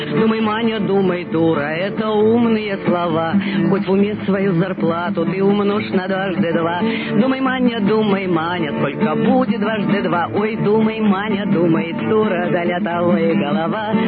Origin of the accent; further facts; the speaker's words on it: Saint Petersburg, Russia; born there; now in Moscow, Russia; Я родилась в Ленинграде в семье актрисы Ленинградского театра комедии … Я окончила институт железнодорожного транспорта ЛИИШ по факультету моста и тоннеля. А потом волею судеб переехала в город Москву, где сейчас и живу